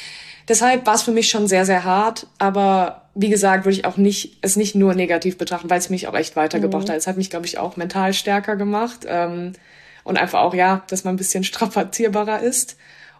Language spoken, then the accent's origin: German; Kassel, Hesse, Germany; born there; 23 Jahre alt, komme gebürtig aus Kassel